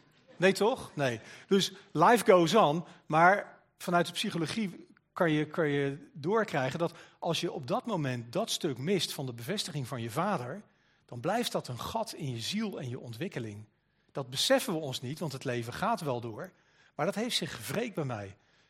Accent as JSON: {"language": "Dutch", "town": "The Hague", "region": "South Holland", "country": "Netherlands", "tie": "born or raised there", "said": "mijn accent is niet direct Amsterdams, ook niet Veluws waar we tegenwoordig wonen, Sarah, Pedro en ik. Maar ik ben geboren en getogen in Den Haag."}